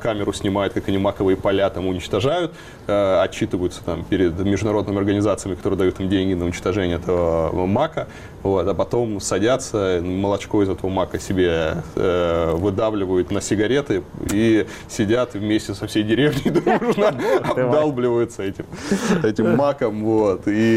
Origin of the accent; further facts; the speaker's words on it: Moscow, Russia; also born or lived in Simferopol, Crimea; у меня бабушка живет в Крыму, и потому что я вырос в Крыму, ну, частично. Я на, у меня Москва, Симферополь, два таких города, где, где я рос. Вот. И я считаю Крым своим домом, вторым домом.